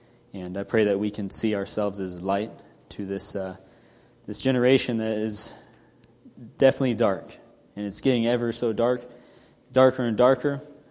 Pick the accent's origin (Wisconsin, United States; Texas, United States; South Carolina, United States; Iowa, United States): Texas, United States; when we were growing up, I grew up in Texas, and so we would drive over to Arizona occasionally.